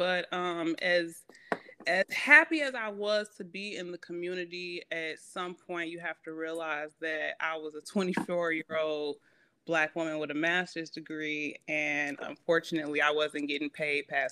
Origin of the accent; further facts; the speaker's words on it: Chicago, Illinois, United States; I'm from Englewood, Chicago. So most of the work that I've done in my healthcare career being in Chicago has been in that neighborhood.